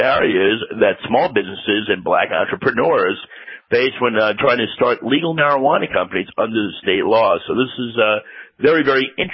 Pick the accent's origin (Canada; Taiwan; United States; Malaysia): United States; New York; The state is positioned to beat my home state of New York to the punch